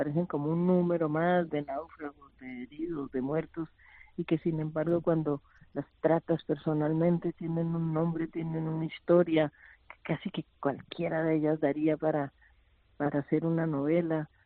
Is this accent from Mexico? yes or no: no; Colombia; Mira, pues yo soy colombiana